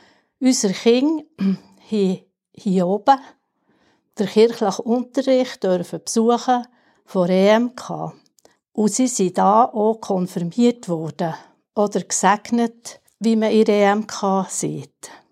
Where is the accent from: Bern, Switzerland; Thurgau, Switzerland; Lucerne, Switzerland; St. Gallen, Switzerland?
Bern, Switzerland; Heiligenschwendi; Ich bin hier in Heiligen Schwendi aufgewachsen, sogar gerade hier am Strässli vor der Kapelle, zuvorderst vor.